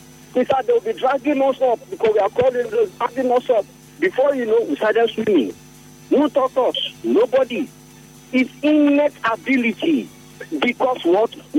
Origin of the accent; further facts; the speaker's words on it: Bayelsa, Nigeria; I'm from Bayelsa.